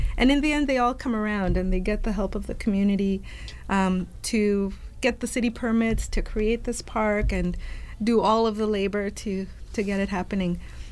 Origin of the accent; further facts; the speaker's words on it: Toronto, Ontario, Canada; and I'm from Toronto. And Toronto is a very big city.